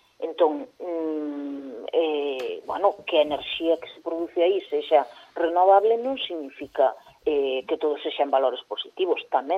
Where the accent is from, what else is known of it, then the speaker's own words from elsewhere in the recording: Galicia, Spain; o que non podemos seguir sendo os galegos